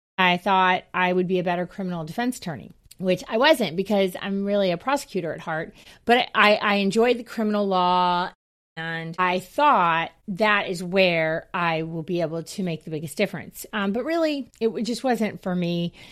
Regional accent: Jacksonville, Florida, United States; and really I'm from Jacksonville, wanted to move back closer to family.

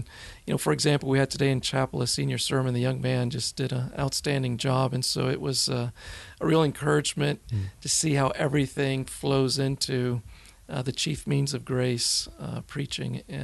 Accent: Florida, United States; Well, I grew up in Florida. My parents, Cuban descent, they came as teenagers after Castro's revolution to Florida.

